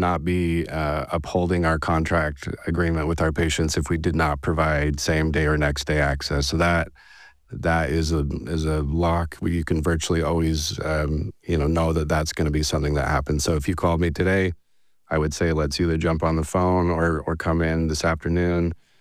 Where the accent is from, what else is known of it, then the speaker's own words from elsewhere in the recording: Salt Lake City, Utah, United States; So I'm originally from Salt Lake. I did my undergrad at the University of Utah